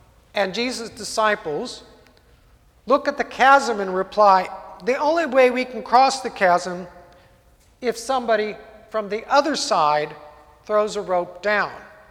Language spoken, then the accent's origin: English; San Jose, California, United States; when I grew up in the Santa Clara Valley in the 1960s and 1970s